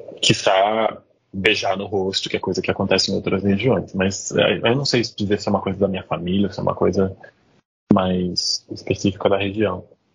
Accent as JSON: {"language": "Portuguese", "region": "South Region", "country": "Brazil", "lives_now": "United Kingdom", "said": "Bom, eu sou originário do sul do Brasil e hoje eu vivo no Reino Unido."}